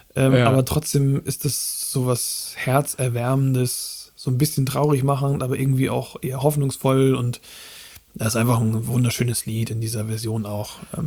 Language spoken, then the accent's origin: German; Flensburg, Schleswig-Holstein, Germany; ich bin ja, wie gesagt, im Raum Flensburg aufgewachsen. Da gibt es ja die dänische Minderheit. Da gibt es auch in jedem fünften Dorf eine dänische Grundschule. Und ich war auch im dänischen Kindergarten.